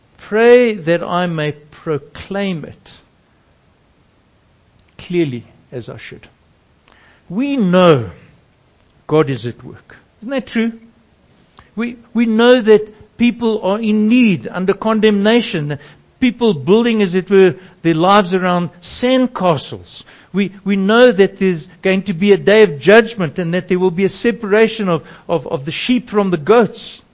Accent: South Africa; So I said, I'm a South African.

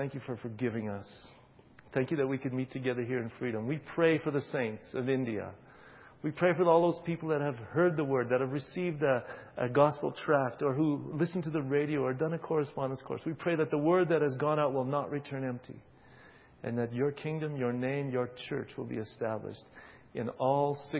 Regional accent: Western Canada, Canada; Actually, I'm from Western Canada, and I'm almost on the opposite side of the ball as South Africa.

